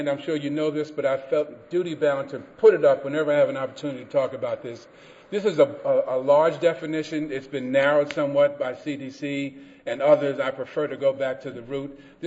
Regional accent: Bronx, New York, United States; And I'm from the Bronx, and I talk fast anyway

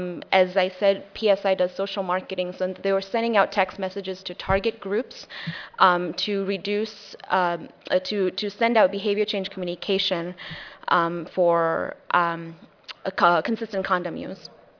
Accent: Mombasa, Mombasa County, Kenya; moved away as an adult; now in United States; I grew up in Mombasa, Kenya. I'd spent some time living there, and I moved to the U.S. as an adult.

